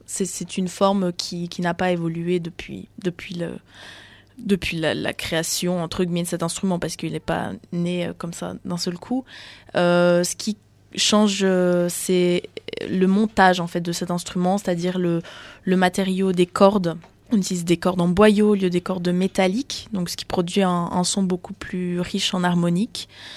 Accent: Maubeuge, Hauts-de-France, France; moi je suis née à Maubeuge, j'ai fait de la musique là-bas.

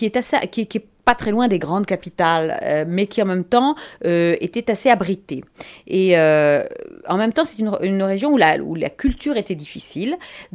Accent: the Midi, France; Moi, je viens du Midi … j'adore, j'ai un petit village qui s'appelle Heus, près de Prades.

